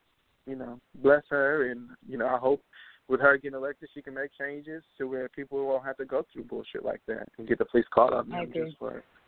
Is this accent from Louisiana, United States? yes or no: no; Milwaukee, Wisconsin, United States; Growing up in Milwaukee, it was just, like, you know, I feel like we've never really experienced like blatant racism